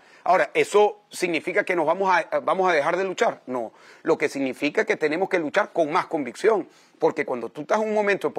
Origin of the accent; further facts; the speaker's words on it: Venezuela; Yo crecí en la Venezuela de los años 70, la Venezuela próspera, la Venezuela democrática.